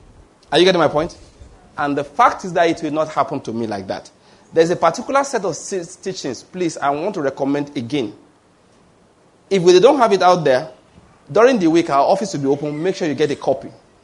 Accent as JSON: {"language": "English", "region": "Ondo", "country": "Nigeria", "said": "Of course, I'm the one from Ondo State. And this is Nigeria."}